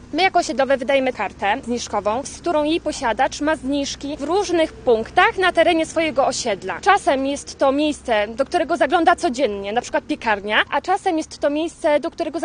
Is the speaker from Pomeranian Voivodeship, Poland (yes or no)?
no; Łódź, Łódź Voivodeship, Poland; Ja się bardzo cieszę jako łodzianka, że nasze miasto wspiera młodych, lokalnych przedsiębiorców.